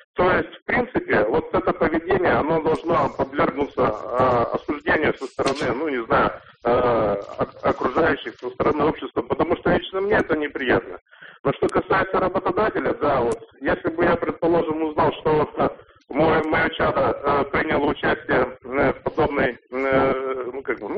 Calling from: Yekaterinburg, Sverdlovsk Oblast, Russia; я из Екатеринбурга, у нас уже 9 час.

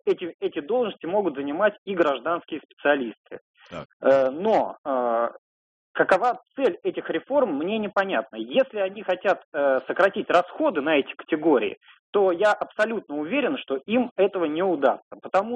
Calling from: Moscow, Russia; Я звоню из Москвы.

